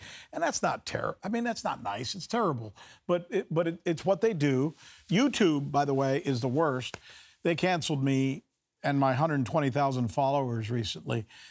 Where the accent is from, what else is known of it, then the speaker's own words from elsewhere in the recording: Miami, Florida, United States; the other guy who I grew up with in Miami, Marco Rubio